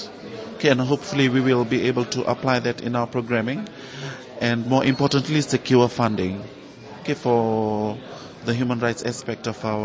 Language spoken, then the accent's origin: English; Fiji; and I am from Fiji